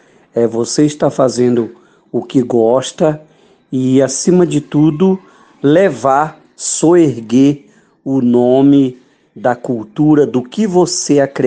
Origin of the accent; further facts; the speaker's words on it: São Luís, Maranhão, Brazil; now in São Paulo, Brazil; eu sou maranhense também, lógico, e já sentia isso na pele desde a época que saí de São Luís para vir morar em São Paulo